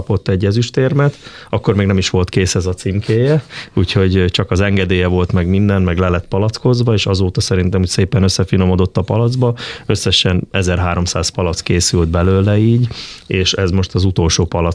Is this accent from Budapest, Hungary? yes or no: no; Szekszárd, Tolna, Hungary; ami így szekszárdiként azért egy nagy büszkeség volt